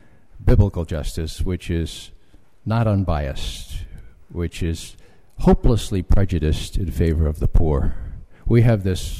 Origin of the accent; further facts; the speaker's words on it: Ireland; Well, it leaves me really angry. Really angry. I'm Irish, and that doesn't help.